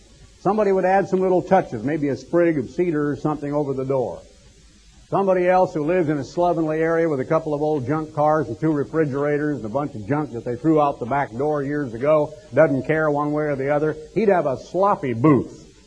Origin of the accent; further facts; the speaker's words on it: Eugene, Oregon, United States; people of whom I had read and read in history when I was growing up in Eugene, Oregon